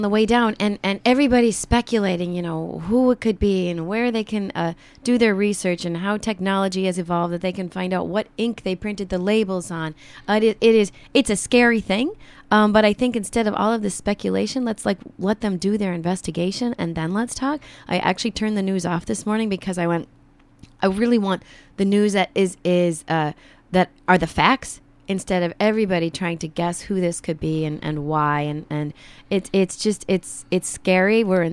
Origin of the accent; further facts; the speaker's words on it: Minnesota, United States; Like, I grew up in Kaposia Park.